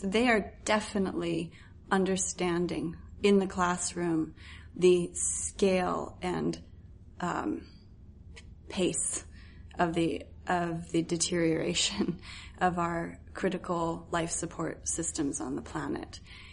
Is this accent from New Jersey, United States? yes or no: no; Virginia, United States; I grew up right outside of the Washington, D.C. Beltway in Virginia, near the Shenandoah River Valley.